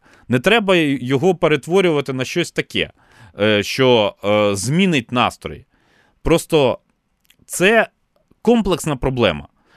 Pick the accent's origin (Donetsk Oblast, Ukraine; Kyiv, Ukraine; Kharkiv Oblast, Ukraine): Kyiv, Ukraine; first language Russian; Ukrainian is a second language; Я народився і виріс в російськомовній родині в Києві і закінчив школу з російською мовою викладань.